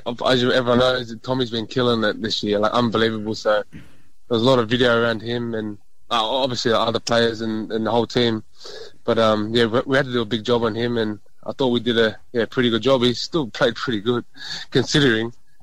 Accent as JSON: {"language": "English", "town": "Sydney", "region": "New South Wales", "country": "Australia", "tie": "born or raised there", "said": "I grew up in the South Sydney area, so man, I really had no choice."}